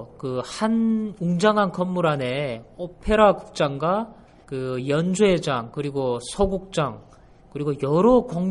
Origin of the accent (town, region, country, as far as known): North Korea; born or raised there